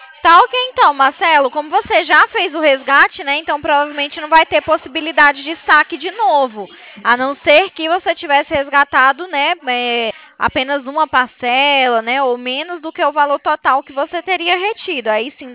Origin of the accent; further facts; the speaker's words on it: Fortaleza, Ceará, Brazil; now in Campinas, Brazil; Então, atualmente eu moro aqui em Campinas, mas sou de Fortaleza também.